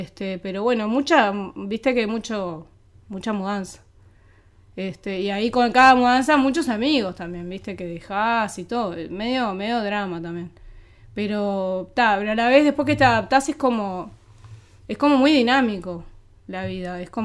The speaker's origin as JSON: {"language": "Spanish", "region": "Buenos Aires", "country": "Argentina", "tie": "born or raised there", "also_born_or_lived": "Montevideo, Uruguay / Piriápolis, Uruguay", "said": "Yo nací en Montevideo. Después me fui a vivir a Buenos Aires. Durante 6 años viví en Buenos Aires. O sea, la escuela la hice en Buenos Aires. Hasta quinto. Que vine a Piriápolis, viví un año en Piriápolis."}